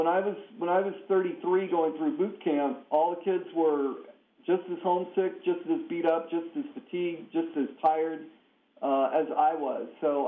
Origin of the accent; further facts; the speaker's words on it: Louisiana, United States; now in Germany; Growing up in Louisiana, I never had a white Christmas.